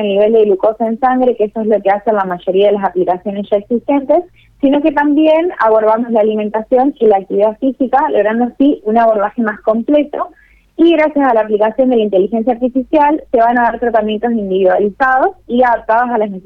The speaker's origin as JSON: {"language": "Spanish", "region": "Santa Fe", "country": "Argentina", "said": "Somos dos de Santa Fe, pero hay dos integrantes más."}